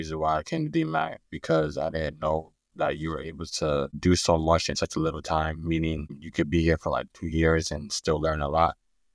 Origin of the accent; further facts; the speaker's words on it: Des Moines, Iowa, United States; My hometown is Des Moines.